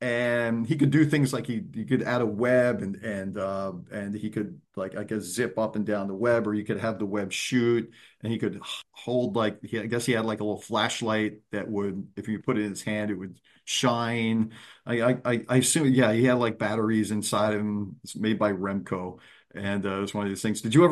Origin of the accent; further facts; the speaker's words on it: Pennsylvania, United States; I grew up in the Pennsylvania area, and we had there was a company called Tasty Cake